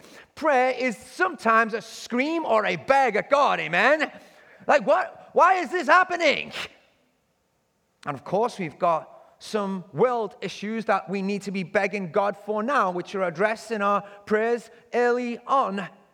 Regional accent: England, United Kingdom; when I was growing up in England.

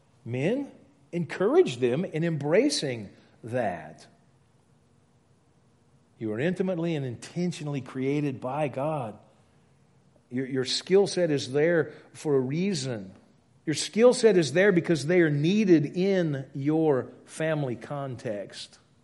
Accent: Louisiana, United States; I'm sorry, you shouldn't end with a preposition, but I'm from Louisiana, so it's okay.

